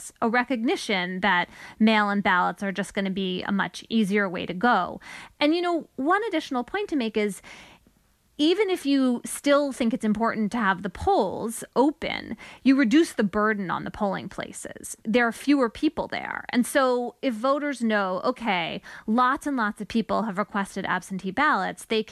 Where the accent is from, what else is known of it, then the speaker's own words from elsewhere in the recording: Connecticut, United States; Though my home state of Connecticut, the Secretary of State just said, yes, we're going to mail every registered voter a mail-in ballot for November.